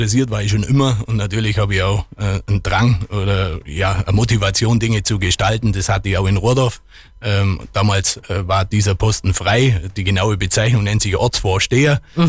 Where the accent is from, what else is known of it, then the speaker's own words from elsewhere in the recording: Gestratz, Bavaria, Germany; Ich habe meine Wurzeln im Allgäu, bin aufgewachsen im Westallgäu, in Gestratz.